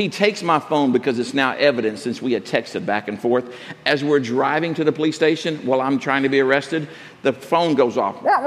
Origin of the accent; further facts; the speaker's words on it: Texas, United States; accent: Texas; Listen, while I may have to apologize for my Texas accent, I don't have to apologize for the shirt that I'm wearing.